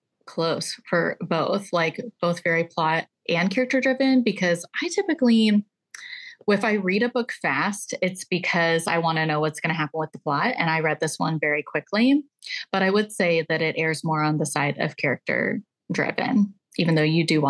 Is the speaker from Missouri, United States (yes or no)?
yes; Missouri, United States; And growing up in Missouri, you get a lot of Mark Twain. Like fourth grade is like the Missouri year where you like learn Missouri history.